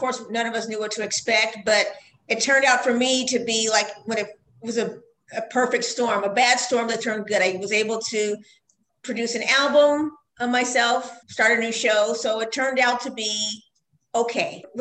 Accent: Wichita, Kansas, United States; I am from Wichita, Kansas.

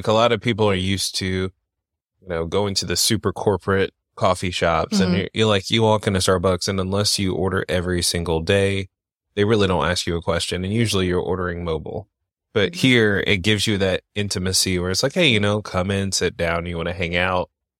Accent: Wilmington, North Carolina, United States; So like I'm from Wilmington and I have friends who were up here in like Topsail Beach and Surf City growing up.

